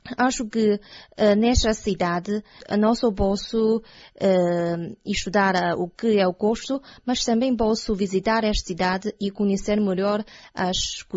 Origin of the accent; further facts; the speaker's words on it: Qinhuangdao, Hebei, China; Portuguese is a second language; now in Coimbra, Portugal; A minha terra natal fica na cidade de Qinhuangdao, da província de Hebei. É uma cidade à beira-mar.